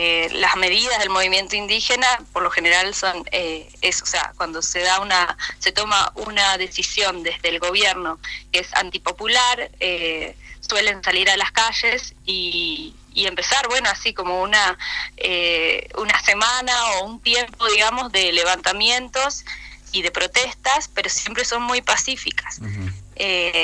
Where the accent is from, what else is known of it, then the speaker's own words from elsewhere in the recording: Concordia, Entre Ríos, Argentina; Yo de Concordia soy.